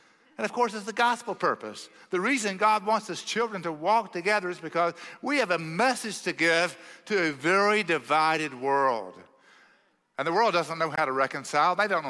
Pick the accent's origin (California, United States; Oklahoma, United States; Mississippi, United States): Oklahoma, United States; I'm from Oklahoma, guys. Give me some love, right?